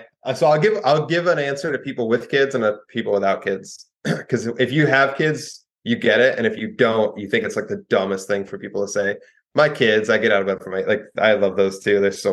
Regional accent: Arlington, Virginia, United States; born there; I was born in Arlington, Virginia.

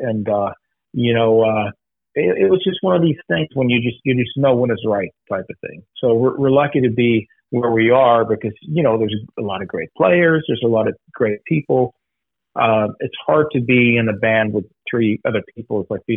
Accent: Sweden; English is a second language; now in Los Angeles, United States; I live in Los Angeles since 31 years. And but I was born and raised in Sweden. So my family's here.

